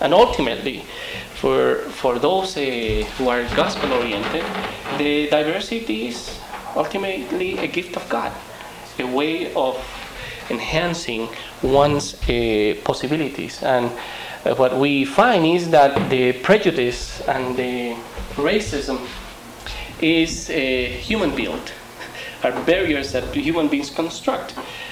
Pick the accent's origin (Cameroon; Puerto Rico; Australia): Puerto Rico; I was not born in San Antonio. I was not born in the borderline, but I come from Puerto Rico